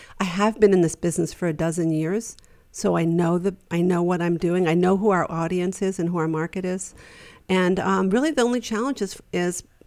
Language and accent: English; New York, United States; I think a little blind ambition. And I'm from New York.